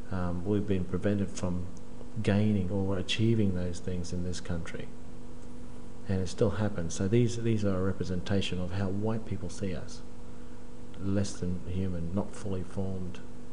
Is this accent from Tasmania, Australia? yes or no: no; Innisfail, Queensland, Australia; I was born in Innisfail in North Queensland. It's a little town. I grew up there and I went to high school in Cairns. My family moved to Cairns, and my brothers and my sister and I, we all went to high school in Cairns.